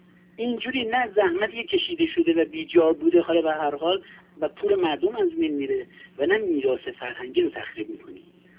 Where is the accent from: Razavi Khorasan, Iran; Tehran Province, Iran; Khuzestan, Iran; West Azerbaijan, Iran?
Khuzestan, Iran; Abadan; من بچه آبادانم به هموطنهای همشهرهای خودم گل میزنم